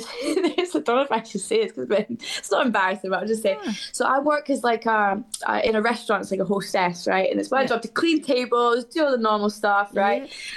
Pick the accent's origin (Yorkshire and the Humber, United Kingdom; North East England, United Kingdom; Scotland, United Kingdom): Scotland, United Kingdom; also born or lived in Basildon; that's like my hometown. That's where I'm born and bred. But I was raised in Scotland since I was like five or 6 years old. So hence the accent. But Essex is still an Essex girl, you know. Might have a Scottish accent, but still Essex girl.